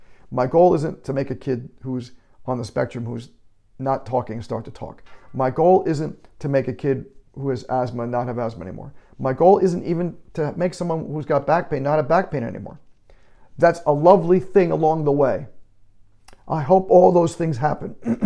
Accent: New York, United States; I'm from New York, so I say

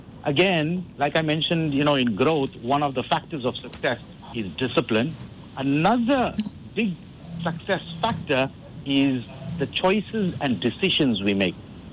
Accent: Durban, KwaZulu-Natal, South Africa; because I'm from Durban, everybody says, no, it's a hot, sunny day today, we're going to go to the beach.

